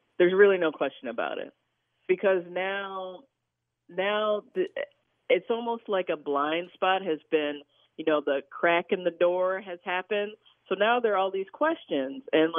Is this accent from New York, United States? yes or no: yes; New York City, New York, United States; And, you know, I'm originally from New York City.